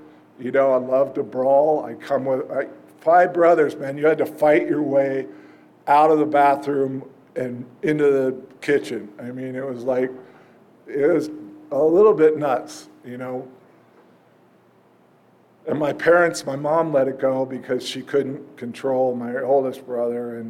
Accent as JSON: {"language": "English", "region": "New Jersey", "country": "United States", "tie": "born or raised there", "also_born_or_lived": "New York", "lives_now": "California, United States", "said": "We grew up in New Jersey for the most part, a little bit of New York, you know. And we came out to California, and that was just wonderful."}